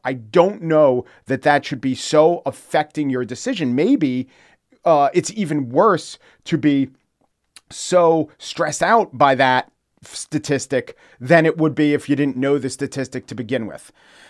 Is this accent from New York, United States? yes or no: yes; New York City, New York, United States; As a New Yorker, you probably know.